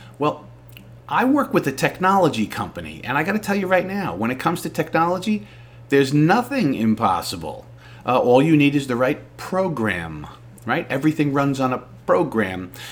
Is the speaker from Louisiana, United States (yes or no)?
no; New Jersey, United States; I'm from Jersey. You know, right across the water there is New Jersey.